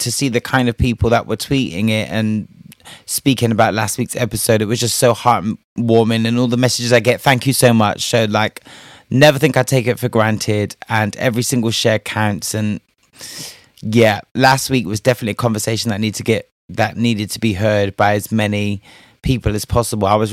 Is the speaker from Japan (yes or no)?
no; Spain; You know me and my grammar, honey. I was raised in Spain.